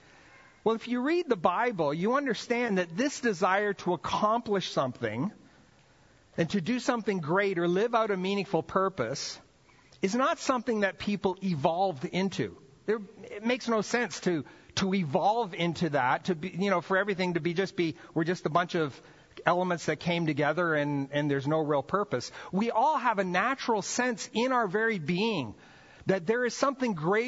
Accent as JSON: {"language": "English", "country": "Brazil", "tie": "born or raised there", "second_language": "English", "said": "I grew up in Brazil, okay? Played soccer, basketball. Like, baseball was like a foreign language."}